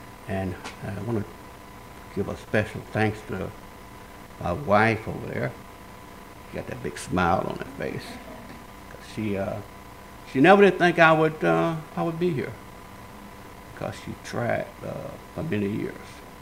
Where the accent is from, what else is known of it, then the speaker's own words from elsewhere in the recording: Oklahoma City, Oklahoma, United States; Okay, I was born in Oklahoma City in 1943. Probably a little bit older than everybody else in here.